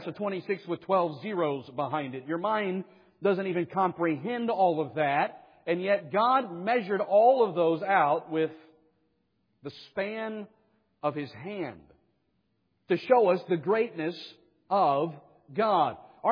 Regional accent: Smoky Mountains, United States; I grew up in the Smoky Mountains, beautiful ones.

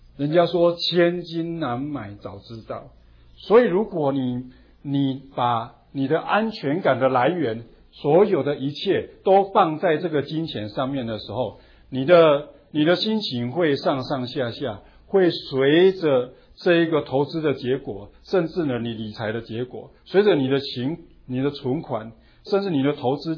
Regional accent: China; now in Plano, United States; 在我们 Plano 的华人地区，

